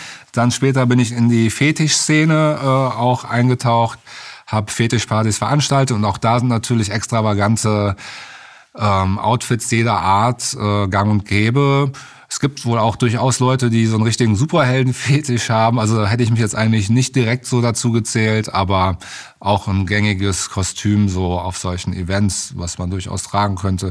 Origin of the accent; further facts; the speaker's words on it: Cologne, North Rhine-Westphalia, Germany; now in Berlin, Germany; ich komme aus Berlin, ich wohne in Berlin, aber ich komme ursprünglich aus Köln am schönen Rhein.